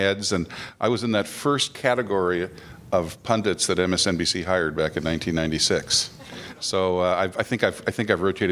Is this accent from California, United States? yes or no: yes; San Francisco, California, United States; I'm originally from San Francisco. I've had the dubious distinction of spending much of my career in New York.